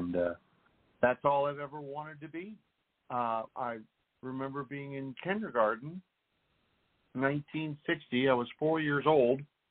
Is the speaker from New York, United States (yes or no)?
no; California, United States; Well, I'm a native Californian. I was born in San Francisco and raised just south of San Francisco on the peninsula.